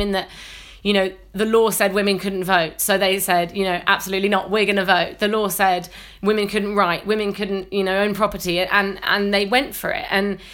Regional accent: London, United Kingdom; where I grew up in South London.

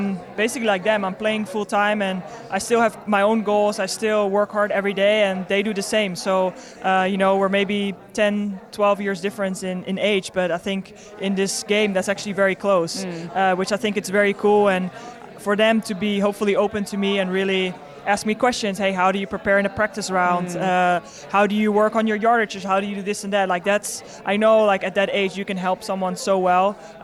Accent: Netherlands; English is a second language; Obviously, we're in the Netherlands. It's my home country.

